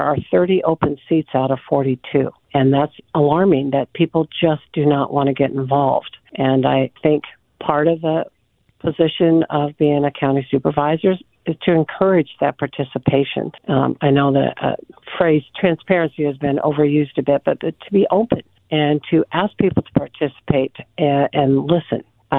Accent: West Point, Nebraska, United States; also born or lived in Schuyler; now in Fremont, United States; I'm originally from West Point, Nebraska, and I spent a lot of years in Schuyler, and I got my education primarily between Columbus on associate's degrees and also in Colorado when I got my engineering degree.

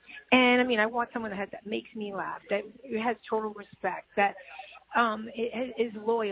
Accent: New York, United States; My ex-husband, he's from Tampa and I'm from New York.

